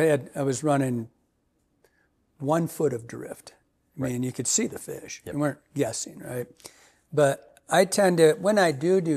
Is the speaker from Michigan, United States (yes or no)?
yes; Michigan, United States; first 20 years of my life was steelhead, salmon, and technical drive stuff, all hatch stuff, because I grew up in Michigan